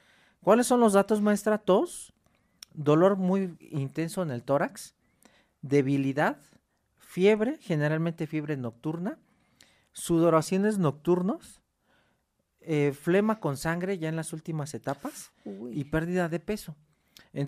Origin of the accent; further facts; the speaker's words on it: Mexico; al momento de que se nos hace a nosotros como mexicanos la prueba de la tuberculina